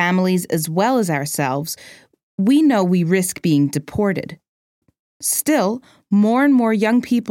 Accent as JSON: {"language": "English", "town": "Queens", "region": "New York", "country": "United States", "tie": "born or raised there", "said": "While I was growing up in Queens, my mother told me to trust no one, to stay away from people in authority, never to mention my immigration status."}